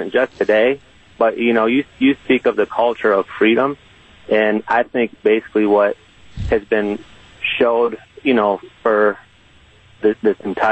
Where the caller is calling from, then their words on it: Fort Wayne, Indiana, United States; Yeah, Fort Wayne, Indiana.